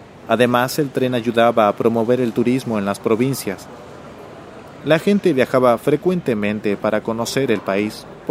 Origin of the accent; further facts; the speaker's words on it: Alta Gracia, Córdoba, Argentina; born there; Sí, nací en Altagracia. Es la ciudad principal del departamento Santa María, provincia de Córdoba. Se encuentra 39 kilómetros al sudoeste de la capital provincial.